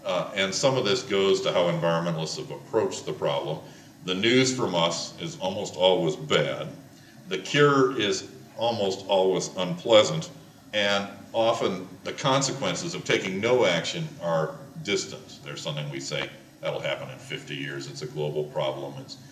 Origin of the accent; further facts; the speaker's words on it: Cleveland, Ohio, United States; Closer to home, when I was growing up in Cleveland, whitefish were unknown except in the history of the city in Lake Erie.